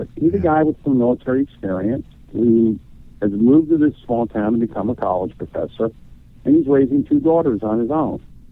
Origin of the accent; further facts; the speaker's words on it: Black Mountain, North Carolina, United States; I actually said it in my hometown. Black Mountain, North Carolina is a real place. It's up in the Smoky Mountains.